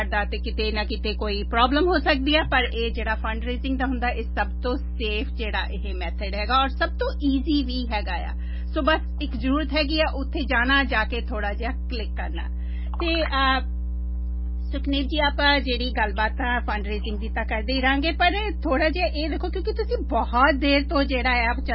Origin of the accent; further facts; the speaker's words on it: Punjab, India; ਅਸੀਂ ਦੁਆਬੇ ਵਾਲੇ ਵੀ ਰੇਡੀਓ